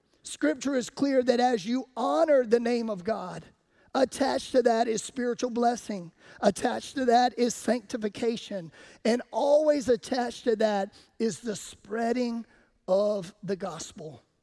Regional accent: Sumter, South Carolina, United States; Now, y'all, I'm from Sumter, South Carolina. I've seen a lot of fights in my day.

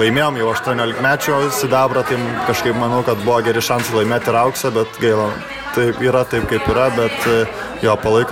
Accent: Nida, Klaipėda County, Lithuania; o čia atvažiavo iš Nidos

